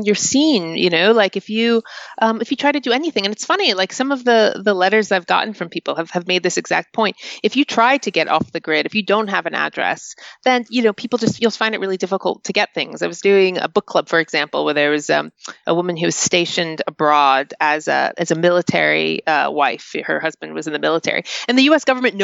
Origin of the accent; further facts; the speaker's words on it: North Carolina, United States; even people in rural West Virginia, not that far from where I grew up in North Carolina, also didn't have street addresses.